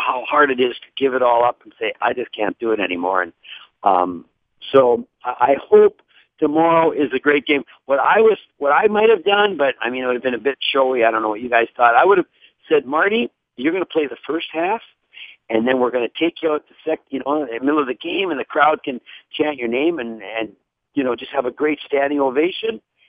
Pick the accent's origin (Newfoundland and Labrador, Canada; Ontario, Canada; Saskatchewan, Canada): Saskatchewan, Canada; Regina; when I was a kid growing up in Regina